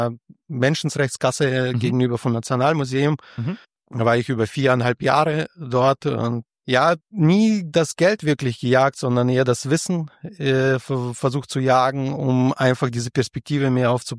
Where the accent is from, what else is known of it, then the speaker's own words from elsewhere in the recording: Fürth, Bavaria, Germany; Ich komme ja ursprünglich aus Fürth. Und meine Eltern wohl eben immer noch dort.